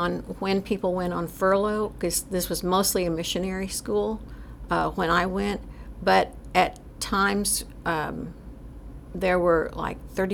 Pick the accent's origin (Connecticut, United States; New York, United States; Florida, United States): Florida, United States; West Palm Beach; born there; also born or lived in India; so I was born at Good Samaritan Hospital there in West Palm Beach.